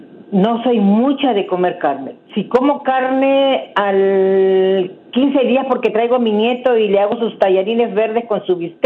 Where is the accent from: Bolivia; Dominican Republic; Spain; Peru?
Peru; Soy de Perú, doctora.